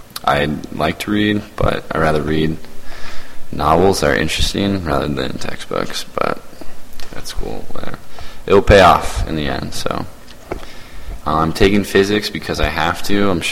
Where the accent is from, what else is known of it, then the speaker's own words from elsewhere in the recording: Santa Barbara, California, United States; I'm from Santa Barbara, California. It's a really nice city. It's kind of a beach town.